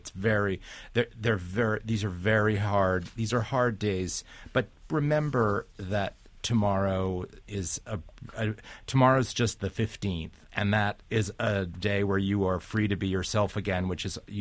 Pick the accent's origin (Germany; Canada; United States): United States; Vermont; I grew up in Vermont, and you know what's very popular there